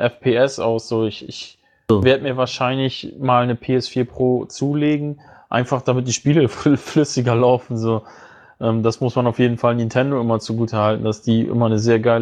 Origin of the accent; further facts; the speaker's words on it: Bremen, Germany; Ich komme ja nun aus dem Bundesland Bremen